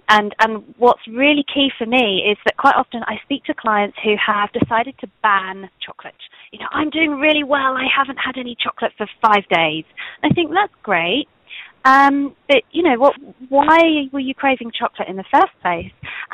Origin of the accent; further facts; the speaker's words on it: England, United Kingdom; I mean, obviously, I'm English, we love a cup of tea.